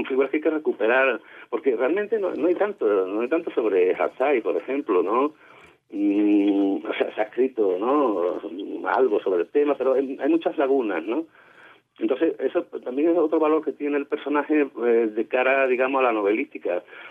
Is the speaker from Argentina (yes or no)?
no; Seville, Andalusia, Spain; yo soy sevillano, pero bueno, por cercanía Córdoba siempre ha supuesto, yo, vamos, me conozco muy bien Córdoba de hace mucho tiempo